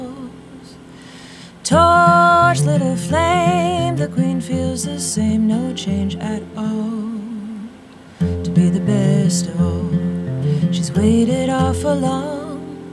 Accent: New York, United States; now in Somerville, United States; Yeah, I grew up in New York and then moved to Somerville in 2001.

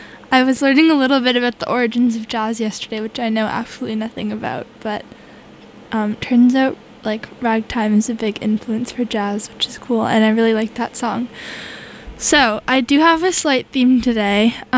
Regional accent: Canada; And I'm Canadian, but I haven't really seen Western Canada at all

